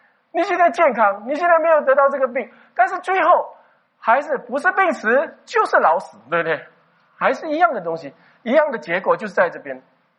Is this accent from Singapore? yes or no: yes; Singapore; 所以呢我们新加坡人每个人能够得到多少钱可能是这样吧